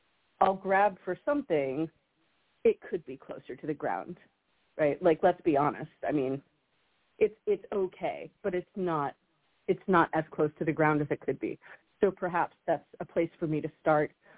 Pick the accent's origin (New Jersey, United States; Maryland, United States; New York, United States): New York, United States; Woodstock; I had the privilege of growing up in Woodstock and being around people like you and my non-bio papa … his partner. Like, I grew up around beautiful people like you all